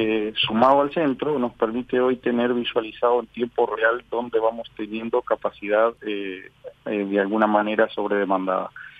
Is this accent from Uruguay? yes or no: yes; Paso de los Toros, Tacuarembó, Uruguay; now in San Gregorio Polanco, Uruguay; Yo soy de Paso de los Toros.